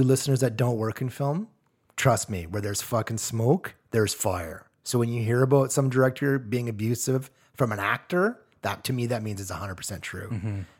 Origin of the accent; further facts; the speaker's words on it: Alberta, Canada; growing up in Alberta, obviously very cold weather